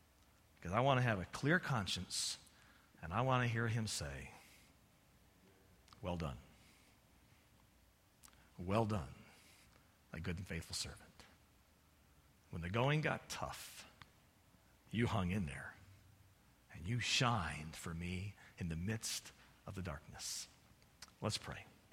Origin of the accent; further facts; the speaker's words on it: United States; And what makes me think I'm exempted? I'm an American.